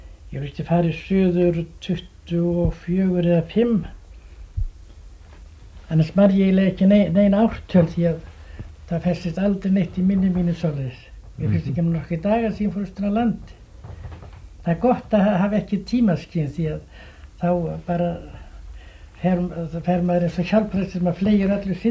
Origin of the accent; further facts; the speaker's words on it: Hróarstunga, Eastern Region, Iceland; ég er alinn upp var lengst á Geirastum í Hróastungu. Fram yfir tvítugt